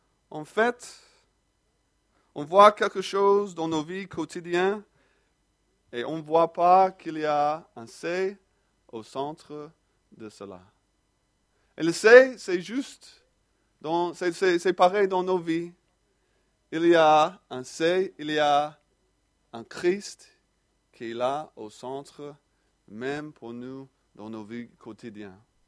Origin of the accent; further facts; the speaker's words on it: Champigny-sur-Marne, Île-de-France, France; accent: petit accent; Vous allez constater très vite que j'ai un petit accent. Et c'est vrai, je viens de Champigny-sur-Marne.